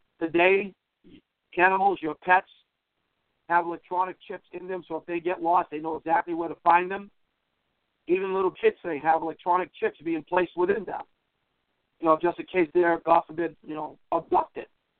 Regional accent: Lincoln, Rhode Island, United States; also born or lived in New Bedford, Massachusetts; I'm from New England. I hail from Lincoln, Rhode Island, formerly of New Bedford, Massachusetts.

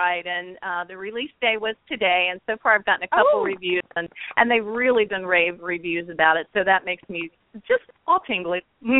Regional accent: the North, United States; All of my family is from the South, but I was raised mostly in the North. So I kind of skirted that line a lot as a kid growing up.

